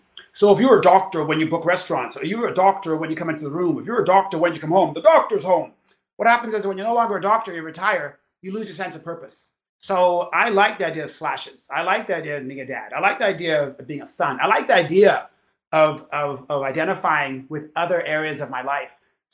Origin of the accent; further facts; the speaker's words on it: Canada; I'm Canadian. It's one of my slashes. I'm Christian.